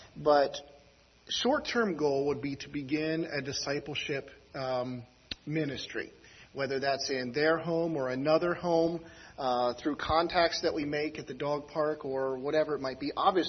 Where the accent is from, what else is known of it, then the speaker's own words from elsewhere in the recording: East Coast, United States; You see, we're from the East Coast. We didn't grow up in the West Coast. And we don't know West Coast culture.